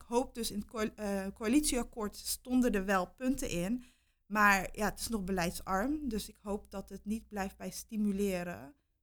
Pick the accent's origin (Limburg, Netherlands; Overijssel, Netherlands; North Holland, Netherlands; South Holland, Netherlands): South Holland, Netherlands; Capelle aan den IJssel; vooral in wijken zoals waar ik vandaan kom, Schollevaar.